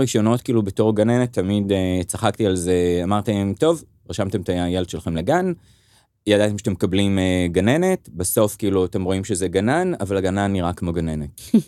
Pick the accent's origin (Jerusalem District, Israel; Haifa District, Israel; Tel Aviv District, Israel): Tel Aviv District, Israel; Kiryat Ono; גדלתי בקריית אונו, שעוד פעם, זה לא היה, הייתה עיר חשוכת, כאילו דעות או משהו כזה, כאילו זה, קריית אונו זה מקום פתוח, ליברלי והכל